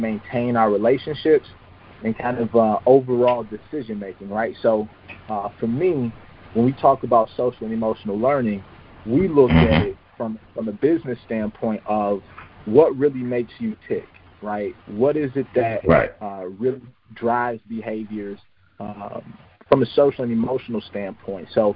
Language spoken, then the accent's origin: English; Saginaw, Michigan, United States; moved away as an adult; now in Florida, United States; I'm from Saginaw, Michigan. I'm what y'all consider a snowbird, man. I got tired of that snow. Right after graduation, I actually boarded a flight, man, and came down here to go to FAMU.